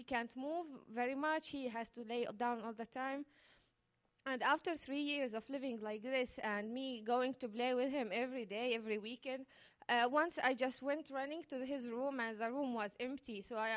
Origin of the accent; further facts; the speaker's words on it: Bethlehem, West Bank, Palestine; English is a second language; and I'm from Palestine.